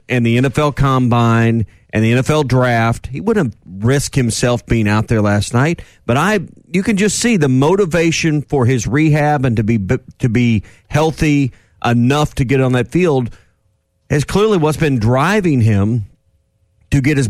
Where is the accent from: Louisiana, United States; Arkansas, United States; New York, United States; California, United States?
Arkansas, United States; Fort Smith; one of Steve's first jobs in television was at channels 4029 in the River Valley, which was located just off Kelly Highway on North O, which was across the street from Fort Smith Christian School, which I went